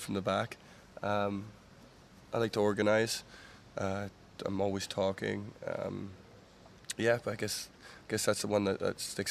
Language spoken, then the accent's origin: English; Canada; obviously being Canadian